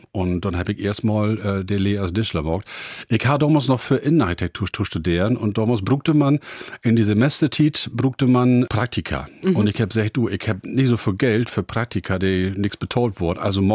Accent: Bokelo, Lower Saxony, Germany; also ich bin in Emsland groß geworden, in Lütje Dörp, das heißt Bokelo, das liegt bei Meppen

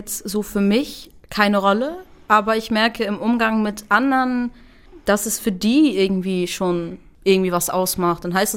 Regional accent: Germany; Allein schon wegen, ich komme aus Deutschland, trage einen kurdischen Namen.

